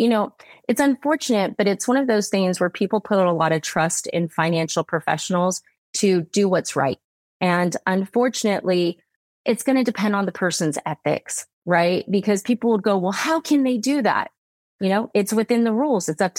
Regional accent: United States; my husband's British, you know, he's from the UK and I'm American.

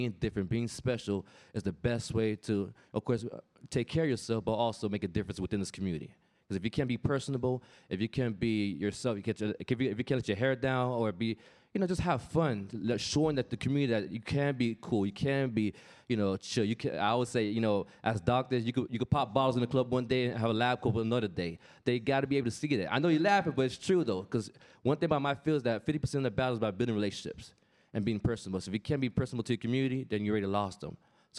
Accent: Miami, Florida, United States; Because, you know, I'm a kid from Miami. For those of you know, for inner city black kid, all the way out of the hood is sports.

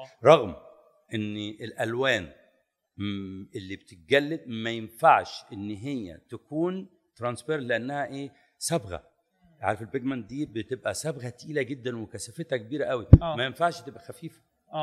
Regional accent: Egypt; وابتدى الازاز يبقى بومينج قوي عندنا في مصر

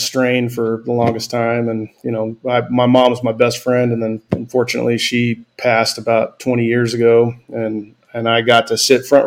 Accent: Salem, Oregon, United States; born there; Well, so I was born in Oregon, Salem, Oregon.

